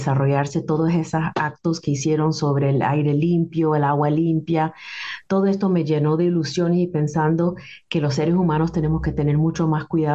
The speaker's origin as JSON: {"language": "Spanish", "country": "Panama", "said": "Soy de Panamá, así que me gustan muchas cosas, la cultura latinoamericana"}